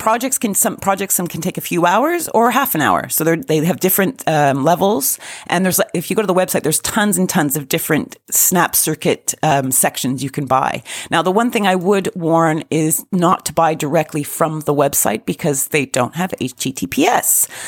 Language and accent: English; Canada; I know the shop, being Canadian.